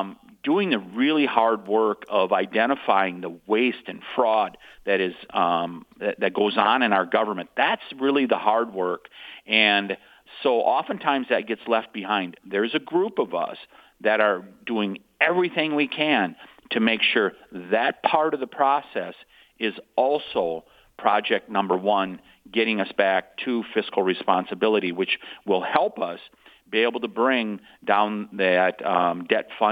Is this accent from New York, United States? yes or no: no; Wisconsin, United States; And I want to take just another second for something that's really important in my home state of Wisconsin.